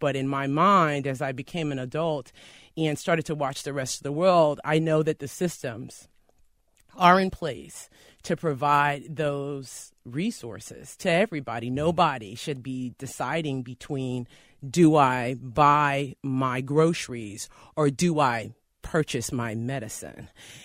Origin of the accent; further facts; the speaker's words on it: Silver Spring, Maryland, United States; born there; also born or lived in Georgia / Texas; I was born in Silver Spring, Maryland, and then we moved to Georgia for a period and then to Texas.